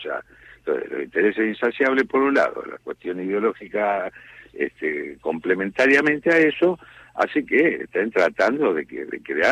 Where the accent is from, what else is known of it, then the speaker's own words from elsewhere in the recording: J.B. Molina, Santa Fe, Argentina; now in Rosario, Argentina; Mi pueblo es J.B. Molina, sur de Santa Fe, departamento de Constitución. Y actualmente estoy residiendo en Rosario